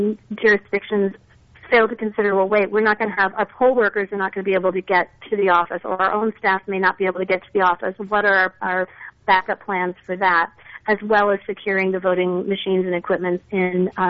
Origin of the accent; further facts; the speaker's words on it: Minnesota, United States; and I grew up in Minnesota, I know these things can happen and can be devastating